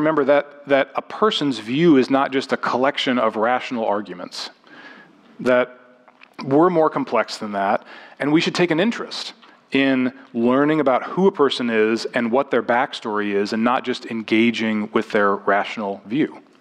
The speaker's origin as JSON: {"language": "English", "region": "Alaska", "country": "United States", "tie": "born or raised there", "said": "My church environment growing up, which was kind of a nominal Baptist environment growing up in Alaska"}